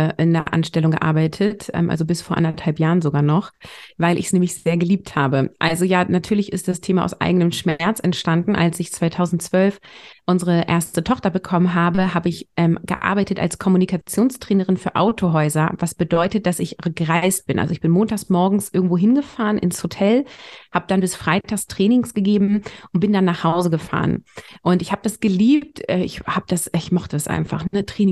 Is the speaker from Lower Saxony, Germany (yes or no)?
yes; Lower Saxony, Germany; ich komme aus der Nähe von Bremen, also südlich in Niedersachsen wohne ich. Ich bin verheiratet, wir haben zusammen drei Kinder, die sind 2, 8 und 10 Jahre alt.